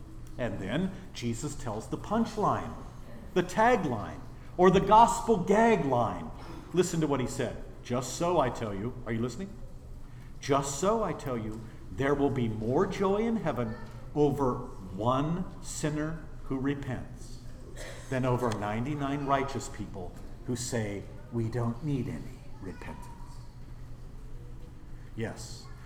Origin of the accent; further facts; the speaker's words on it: Wyoming, United States; I grew up in Wyoming. I know a little bit about sheep and shepherding. In fact, we were the Glen Rock herders, the sheep herders.